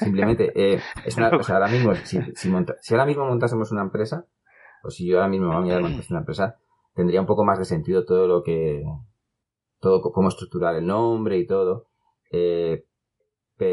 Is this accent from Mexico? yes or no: no; Madrid, Community of Madrid, Spain; al menos en Madrid, que nosotros somos de Madrid, hace 17 años.